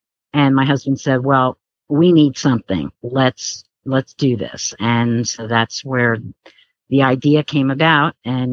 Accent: New Jersey, United States; We're originally from New Jersey.

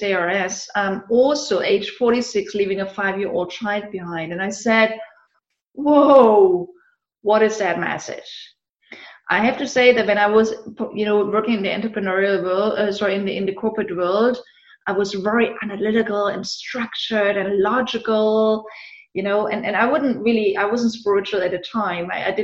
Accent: eastern Germany, Germany; English is a second language; Well, you know, I grew up actually behind the wall on the Eastern German side.

